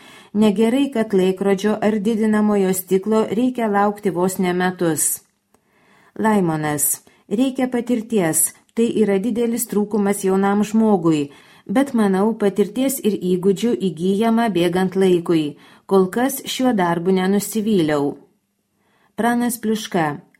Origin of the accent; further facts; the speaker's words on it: Biržai, Panevėžys County, Lithuania; man 26 metai, esu iš Biržų